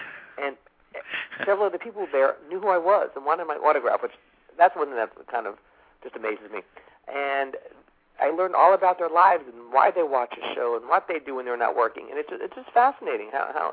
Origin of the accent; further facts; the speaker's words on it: Miami, Florida, United States; You know, in Miami, I'm very well known since I was born and raised here in Miami.